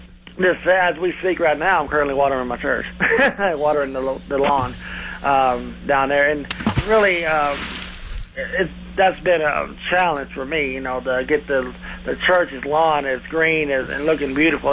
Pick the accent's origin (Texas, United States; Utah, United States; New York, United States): Texas, United States; Knox City; Since I'm from Knox City, my brother is from Dallas